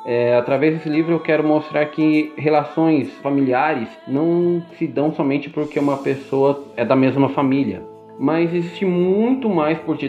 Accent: Santa Isabel, São Paulo, Brazil; Sou de Santo Isabel, São Paulo. Tenho 33 anos atualmente.

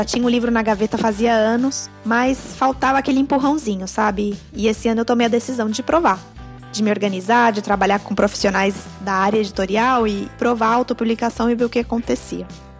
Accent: São Paulo, Brazil; also born or lived in Caraguatatuba; Eu sou natural de São Paulo, mas vivi muitos anos no litoral norte do estado, em Caraguá, e estudei, fiz a faculdade em Bauru.

